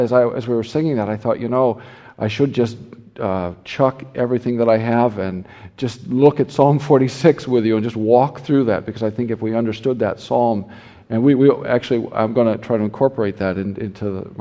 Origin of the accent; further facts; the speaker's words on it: Nebraska, United States; now in California, United States; So I'm not a Californian. I live there, but I'm not one of them. I'm an exile. I'm really from Nebraska